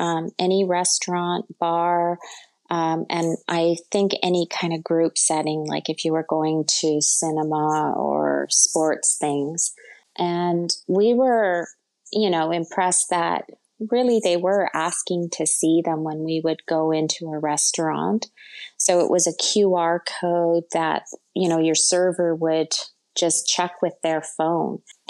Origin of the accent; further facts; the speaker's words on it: Canada; I always found that arriving in Europe was pretty easy as a Canadian.